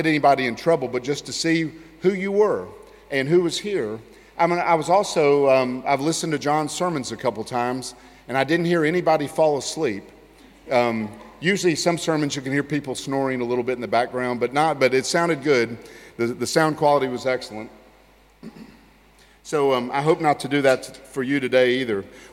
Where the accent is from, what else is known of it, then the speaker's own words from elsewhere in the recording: Tennessee, United States; I'm from Tennessee, and I'm a United Methodist pastor